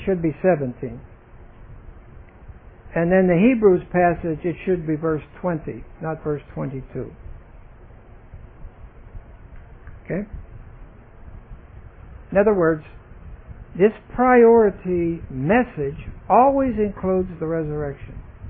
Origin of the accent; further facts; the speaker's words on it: Pittsburgh, Pennsylvania, United States; Sorry, I'm from Pittsburgh, and we're sort of born with the capacity to agitate.